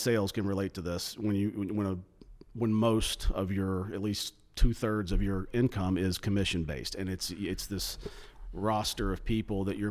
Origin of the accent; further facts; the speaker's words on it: Hoover, Alabama, United States; So I'm born and raised in Hoover.